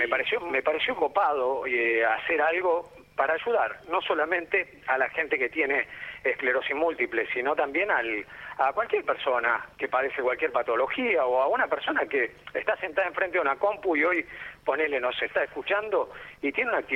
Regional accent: Zaira, Córdoba, Argentina; yo nací en un pueblo de habitantes en la provincia de Córdoba, que se llama Zaira, es un pueblo muy chiquito, la gente de la zona, como hice deporte toda mi vida, mi infancia la pasé ahí

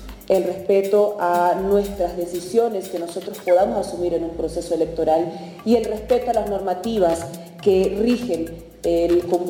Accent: Bolivia; exigimos que Estados Unidos no intervenga en los asuntos que definimos nosotros como bolivianos.

